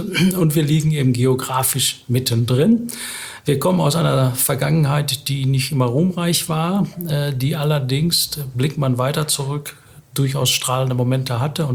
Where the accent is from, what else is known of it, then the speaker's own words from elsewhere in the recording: Herne, North Rhine-Westphalia, Germany; born there; Ich bin in Herne geboren.